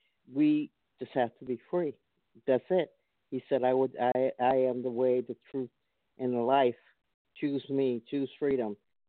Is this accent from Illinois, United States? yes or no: yes; Chicago, Illinois, United States; I know a lot of people who love house music, we're from Chicago